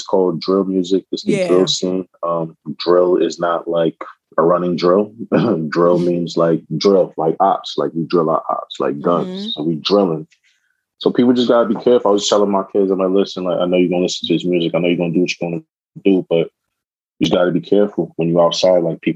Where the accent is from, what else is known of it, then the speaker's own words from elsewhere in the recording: Canarsie, New York, United States; I mean, I live in Canarsie. Everybody knows. Well, let me not say that out loud, but yeah, I'm from Canarsie.